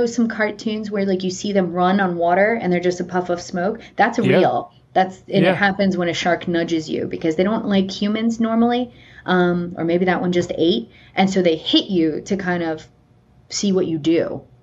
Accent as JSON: {"language": "English", "region": "Florida", "country": "United States", "tie": "born or raised there", "said": "You know, so I grew up in South Florida and we have gators like everywhere, right?"}